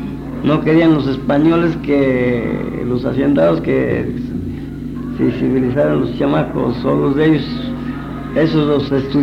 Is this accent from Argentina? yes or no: no; Uruapan, Michoacán, Mexico; De Uruapan, San Michoacán.